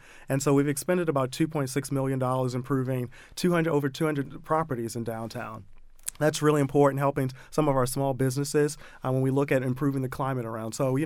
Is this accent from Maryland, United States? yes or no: yes; Baltimore, Maryland, United States; I grew up in the Mondawmin and Penn North neighborhood. Mm-hmm. And at that time, I thought, you know, my city needs me. And I packed up my bags and returned back to Baltimore in August of 2015.